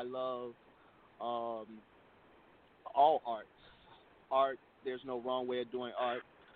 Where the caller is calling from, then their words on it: Chicago, Illinois, United States; I'm reporting live from Chatham, Chicago, USA, in which I would love to call it the equator of Chicago.